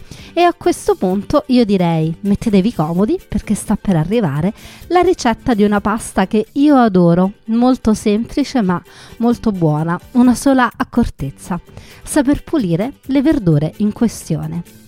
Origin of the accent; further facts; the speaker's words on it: Rome, Lazio, Italy; da romana